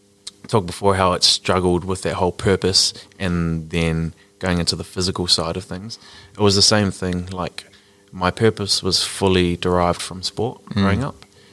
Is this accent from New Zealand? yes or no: yes; Wainui, New Zealand; like growing up in Wainui, it was the greatest community to be around